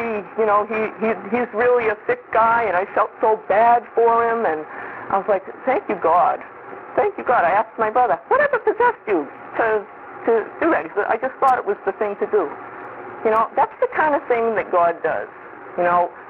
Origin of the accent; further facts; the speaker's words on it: Missouri, United States; I'm from Missouri, you have to show me the show me state.